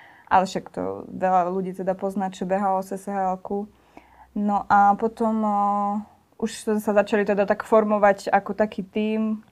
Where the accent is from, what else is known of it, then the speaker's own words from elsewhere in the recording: Radôstka, Žilina Region, Slovakia; moje začiatky vlastne sú na Kysuciach, mojej rodnej dedine Radôstke.